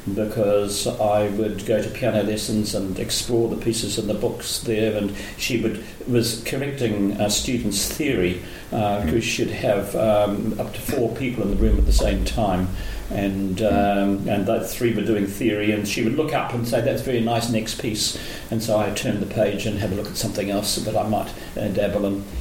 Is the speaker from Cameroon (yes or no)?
no; Whanganui, Manawatū-Whanganui, New Zealand; because I was raised in Whanganui